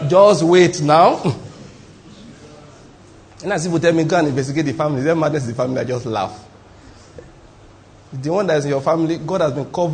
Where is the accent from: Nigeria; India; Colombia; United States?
Nigeria; Ondo; I'm from Ondo State. My brother used to stay with me in Enugu.